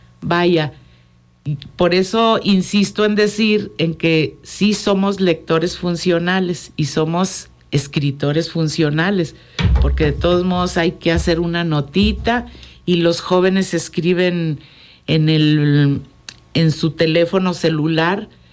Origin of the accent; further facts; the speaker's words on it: Mexico; Pero nosotros sí, como mexicanos.